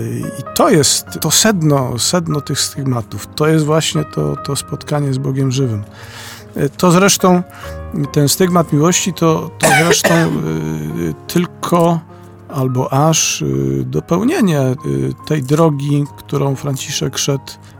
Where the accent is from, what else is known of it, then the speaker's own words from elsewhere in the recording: Gliwice, Silesian Voivodeship, Poland; Ja pochodzę z Gliwic, ale z parafii Ojców Redemptorystów, parafii Podwyższenia Krzyża Świętego.